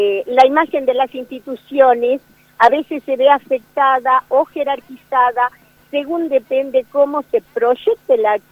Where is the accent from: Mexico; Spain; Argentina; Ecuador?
Argentina; somos muy argentinos nosotros, y nosotros necesitamos y dependemos del abrazo, del beso, de la mano estrechada, porque esa ha sido siempre nuestra cultura, lo que nos ha caracterizado.